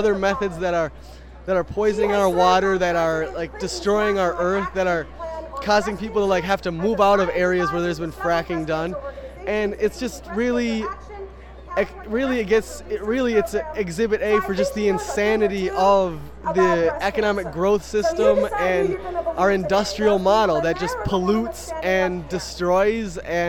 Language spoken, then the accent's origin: English; Minneapolis, Minnesota, United States; now in Philadelphia, United States; I'm from Minneapolis, Minnesota, but I live in West Philly.